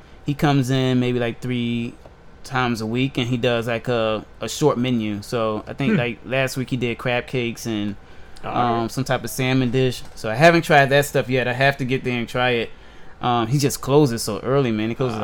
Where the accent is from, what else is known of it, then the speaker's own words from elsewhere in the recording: Fort Washington, United States; I'm from Fort Washington. They don't have a Fort Washington smoothie.